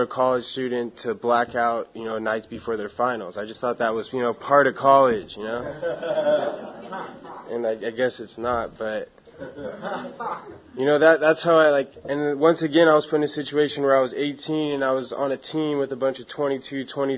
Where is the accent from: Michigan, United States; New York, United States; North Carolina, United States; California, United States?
California, United States; San Diego; I grew up here in San Diego. You know, I had a normal childhood.